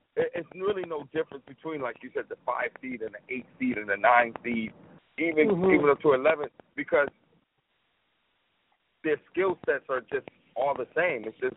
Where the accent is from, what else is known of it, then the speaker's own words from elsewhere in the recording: Connecticut, United States; From Connecticut, went to school in Boston. I'm going to root for them first. I'm from New England.